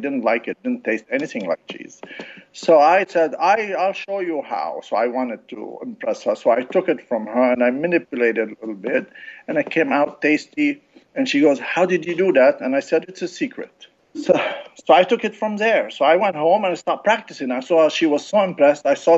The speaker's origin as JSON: {"language": "English", "town": "Casablanca", "region": "Casablanca-Settat", "country": "Morocco", "tie": "born or raised there", "also_born_or_lived": "France", "moved": "yes", "lives_now": "United States", "said": "I was raised in Casablanca and France. My parents are Lebanese, and I've been in this country for over 40 years."}